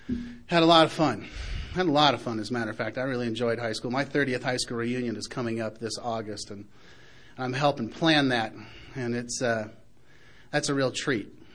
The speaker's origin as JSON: {"language": "English", "town": "Palo Alto", "region": "California", "country": "United States", "tie": "born or raised there", "said": "I grew up in Palo Alto, California. It was a cute little college town."}